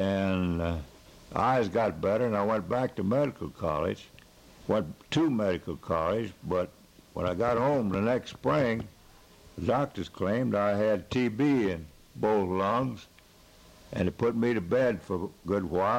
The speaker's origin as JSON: {"language": "English", "town": "Knobnostra", "region": "Missouri", "country": "United States", "tie": "born there", "said": "And I was born in Knobnostra, Missouri, the ninth day of June, 1891."}